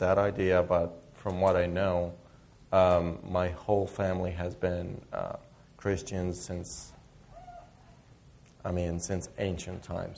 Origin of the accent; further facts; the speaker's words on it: Egypt; moved away; So I'm originally from Egypt, and I came here 3 years ago